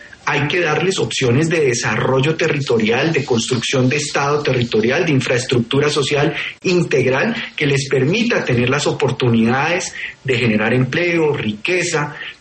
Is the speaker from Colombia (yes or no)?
yes; Colombia; nosotros como colombianos, como ciudadanos